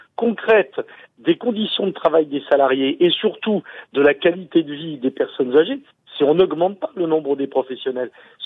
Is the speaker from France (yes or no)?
yes; France